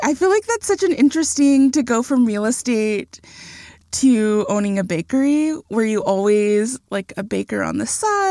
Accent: Texas, United States; I generally am so proud to have been born and raised here.

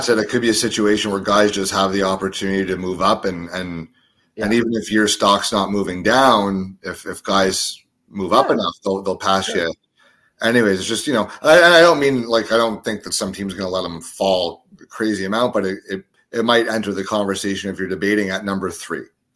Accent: Miramichi, New Brunswick, Canada; born there; I was born in Miramichi, so I got to shout out my New Brunswickers when I get a chance.

